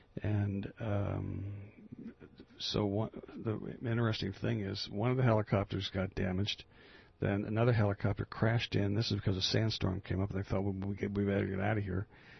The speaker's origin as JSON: {"language": "English", "country": "United States", "said": "from a morale standpoint as an American, it was one of the lowest of the low, low periods in my life"}